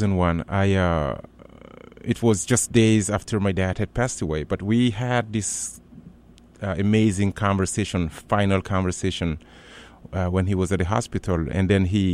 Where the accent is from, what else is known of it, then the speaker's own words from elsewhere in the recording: Mali; also born or lived in United States; Having spent time in the States and now being back in my home country, helping new Americans who are here to serve for 2 years, helping them navigate through the very complex Malian culture and the Bambara language.